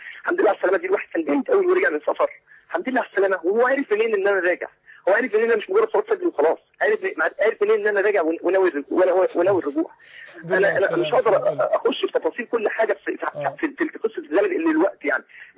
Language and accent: Arabic; Saudi Arabia; احنا كنت متربى انا وانا صغير كنت في السعوديه